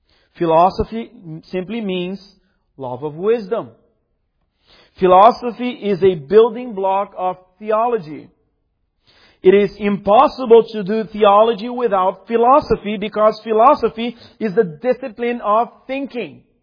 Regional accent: Brazil; Now, my hometown in Brazil has a lot of witchcraft practices.

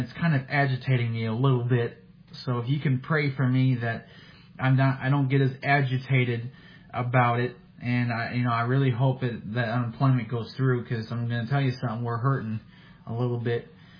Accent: Minnesota, United States; I came from Minnesota. I grew up mostly in Minnesota.

